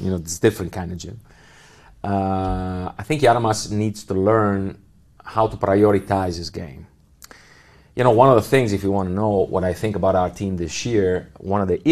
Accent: Milan, Lombardy, Italy; I give you the example of Milano because it's my home country. So, of course, I always keep an eye on Italy, you know.

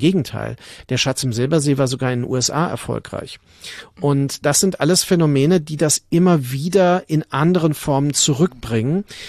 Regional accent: Mainz, Rhineland-Palatinate, Germany; denn ich bin ja in Mainz aufgewachsen

